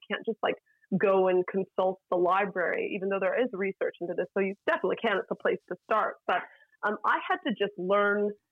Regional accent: United States; moved away; It's so funny because, again, I'm from America, so and I wasn't fleeing war, but in a way, having moved away, I was.

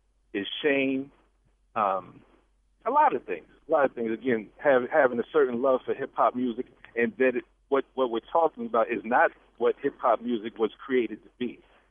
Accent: Bronx, New York, United States; I'm from the Bronx, and I've listened to hip-hop from the beginnings.

